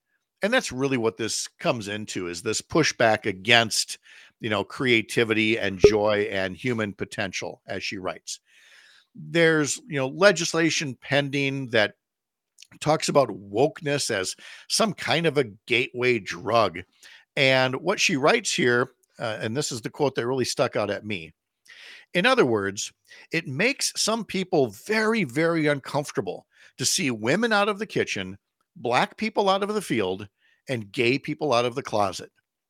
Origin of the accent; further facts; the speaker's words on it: Midwest, United States; I realized I'm from the Midwest. We say Ope all the time.